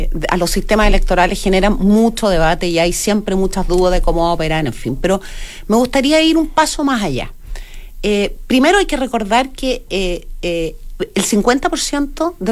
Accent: Chile; yo como ministra y también como chilena

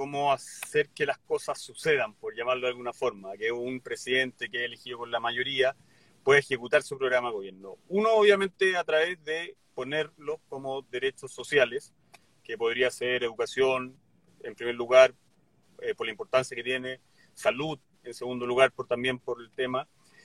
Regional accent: Chile; como chileno

